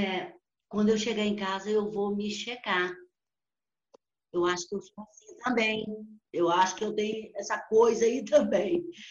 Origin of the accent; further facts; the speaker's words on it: Vitória, Espírito Santo, Brazil; also born or lived in Linhares / Itabuna; now in United States; Eu sou capixaba, eu sou de Vitória, Espírito Santo. Quer dizer, eu nasci em Linhares.